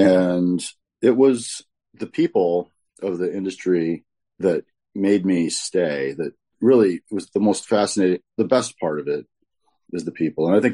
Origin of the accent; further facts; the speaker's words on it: Chicago, Illinois, United States; I grew up in the suburbs of Chicago, outside of Chicago in the north suburbs. And that I originally came out to the West Coast in 1994